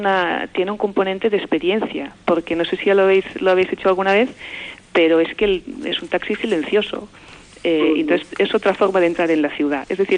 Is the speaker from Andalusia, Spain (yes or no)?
no; Barcelona, Catalonia, Spain; Tengo que decir toda Barcelona, pero yo te diré que como soy de Gracia, pues te voy a decir este.